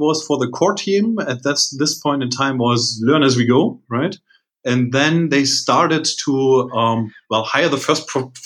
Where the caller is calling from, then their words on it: Berlin, Germany; English is a second language; Germany, Berlin, Germany, actually.